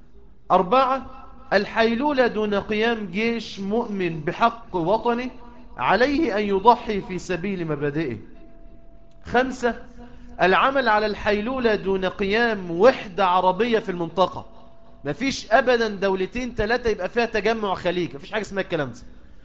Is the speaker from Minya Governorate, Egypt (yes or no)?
no; Mansoura, Dakahlia, Egypt; احنا من المنصورة